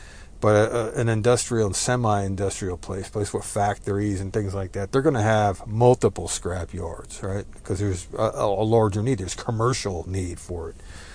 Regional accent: New Jersey, United States; now in Texas, United States; Fair warning, I am Texan by choice, but I was raised in New Jersey, so take cover.

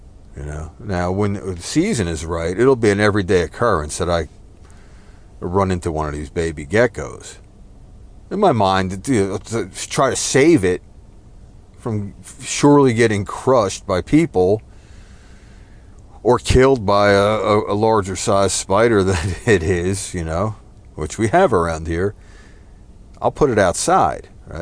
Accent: New Jersey, United States; For example, growing up in New Jersey, as I did, and I always seem to mention here, it's just a stupid fact.

